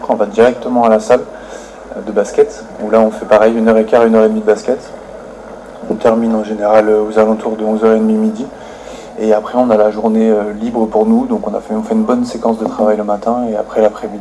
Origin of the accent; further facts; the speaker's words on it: France; Et je suis français.